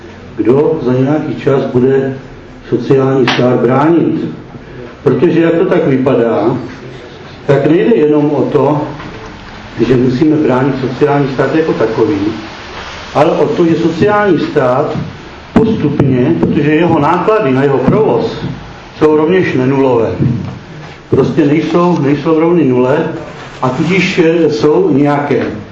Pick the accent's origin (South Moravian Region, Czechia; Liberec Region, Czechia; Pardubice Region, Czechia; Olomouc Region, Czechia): Pardubice Region, Czechia; Chrudim; jsem z Chrudimi